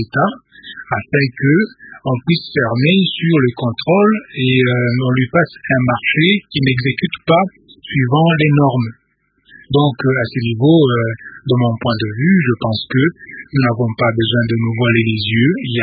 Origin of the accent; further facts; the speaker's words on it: DR Congo; même si je suis de nationalité congolaise et que je peux donner un avis en tant que Congolais.